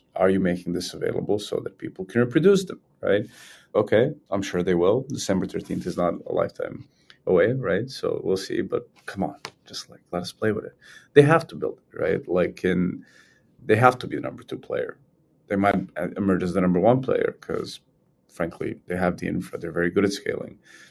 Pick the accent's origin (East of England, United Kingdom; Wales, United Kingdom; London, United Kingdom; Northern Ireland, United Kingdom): London, United Kingdom; as a Londoner